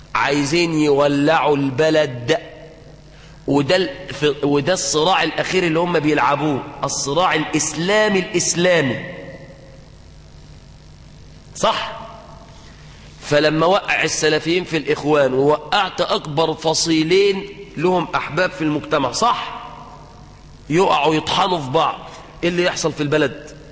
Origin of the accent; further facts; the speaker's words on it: Mansoura, Dakahlia, Egypt; now in Cairo, Egypt; أنا جاي عندكم هنا القاهرة وأنا من المنصورة